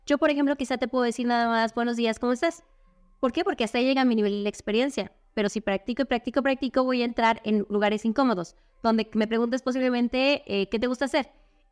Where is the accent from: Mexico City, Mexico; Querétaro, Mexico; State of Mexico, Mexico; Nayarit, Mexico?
Mexico City, Mexico; accent: Mexico City; Tengo el acento de la Ciudad de México porque soy de la Ciudad de México e imito los sonidos de la Ciudad de México.